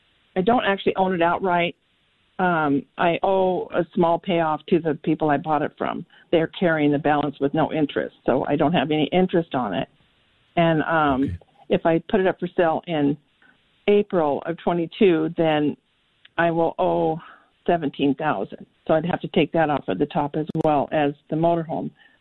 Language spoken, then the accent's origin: English; Washington, United States; I'm from Washington, and I love Washington and Oregon